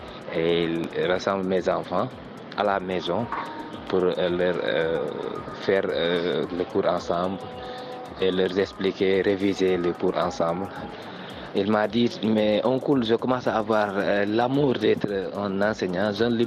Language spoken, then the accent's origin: French; Senegal; Et je les envoie au village chez moi au Sénégal.